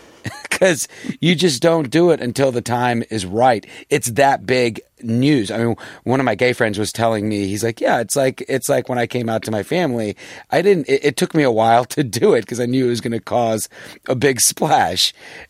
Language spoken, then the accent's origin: English; United States; born there; Yeah, I'm American born.